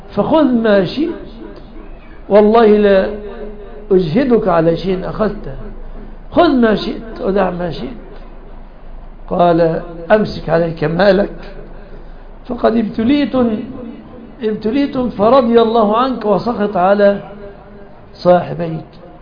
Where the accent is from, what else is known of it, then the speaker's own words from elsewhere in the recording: Egypt; يعني عندنا في مصر يسموه غرغرينة